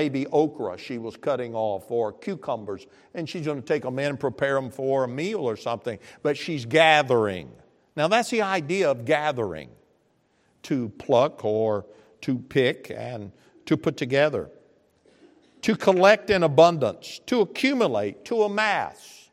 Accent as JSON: {"language": "English", "region": "Arkansas", "country": "United States", "said": "I'm from Arkansas."}